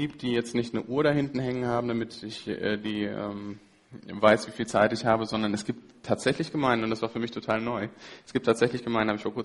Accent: Germany; ich bin Deutscher

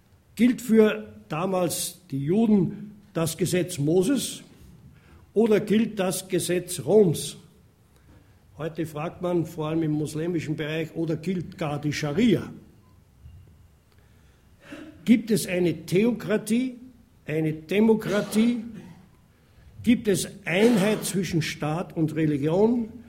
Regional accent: Austria; aber wir sind Österreicher, sage ich mal, aber wir sind auch gleichzeitig Bürger im Himmel.

